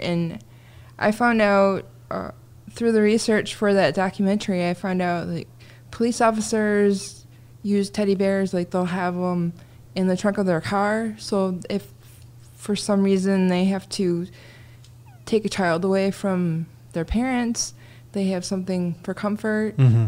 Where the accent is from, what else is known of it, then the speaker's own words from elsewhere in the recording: Oak Park, Michigan, United States; I grew up in the Detroit area in a suburb called Oak Park.